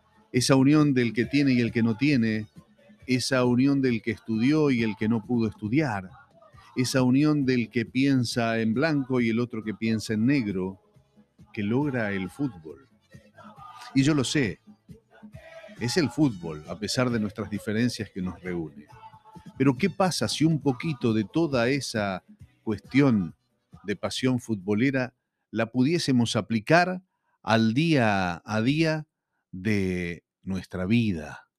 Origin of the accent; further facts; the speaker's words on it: Argentina; Los argentinos, como muchos latinoamericanos y como mucha gente en este mundo tan enloquecido de guerras, de pandemias, necesitábamos una celebración.